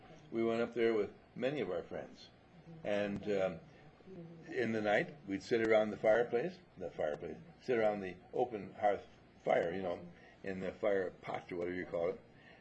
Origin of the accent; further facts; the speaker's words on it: Wisconsin, United States; This was in California farming, and I was raised in Wisconsin farming, quite different.